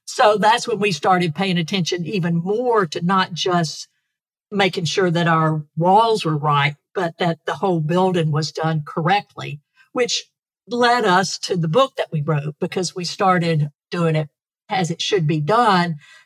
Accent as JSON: {"language": "English", "region": "the South", "country": "United States", "tie": "born or raised there", "said": "I grew up in the South and Michael has deep family roots in the South"}